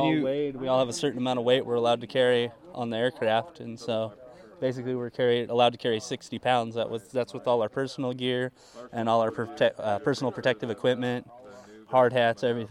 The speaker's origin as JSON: {"language": "English", "town": "Mariposa", "region": "California", "country": "United States", "said": "I'm from Mariposa."}